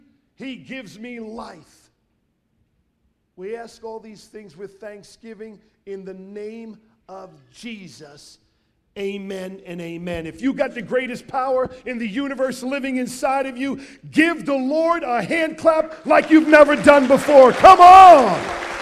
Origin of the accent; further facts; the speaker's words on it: Brooklyn, New York, United States; Growing up in Brooklyn, I grew up with two wonderful parents. My dad is Italian. My mom is Swedish.